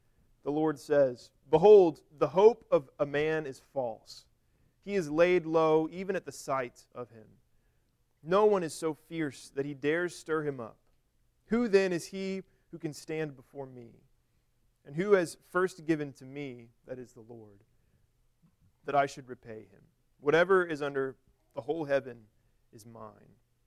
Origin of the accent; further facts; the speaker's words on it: Missouri, United States; I grew up in Missouri. There were big catfish in the Missouri River, but that was probably about it.